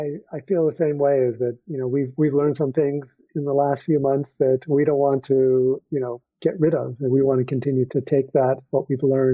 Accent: Santa Monica, California, United States; also born or lived in Hollywood; As you know, I grew up in Santa Monica, and my parents moved there in the 70s to escape the hot summers of Los Angeles. We lived in Hollywood at the time before we moved to Santa Monica.

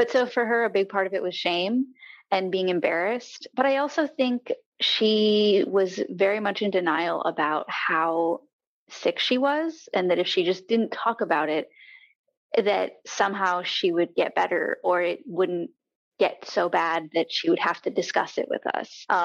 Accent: Wisconsin, United States; now in Long Island, United States; I'm originally from Wisconsin, but I very recently moved out to Long Island, New York.

